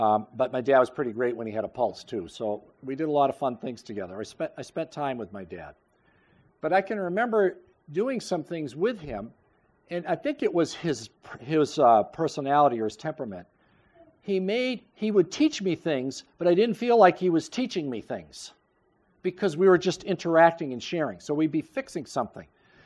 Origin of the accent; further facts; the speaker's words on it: Falmouth, Maine, United States; now in Durham, United States; I never lived in Durham growing up. I grew up in Falmouth. We drove up here to church every Sunday. And we had a lot of friends and family in the Durham-Lisbon area